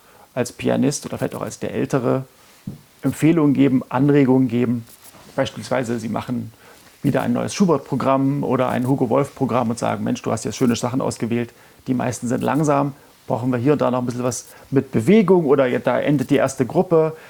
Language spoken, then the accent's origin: German; Weimar, Thuringia, Germany; in einem Schloss nahe meiner Heimatstadt Weimar, Schloss Ettersburg